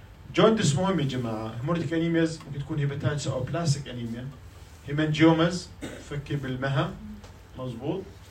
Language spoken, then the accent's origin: Arabic; Jordan; إحنا بالأردن ما عندنا هيموجلوبين سي وأس كثير